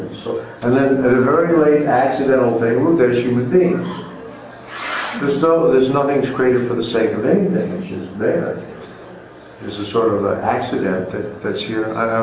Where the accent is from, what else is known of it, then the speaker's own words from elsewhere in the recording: Texas, United States; also born or lived in Oklahoma; And so I grew up in Texas and Oklahoma, it makes me feel right at home.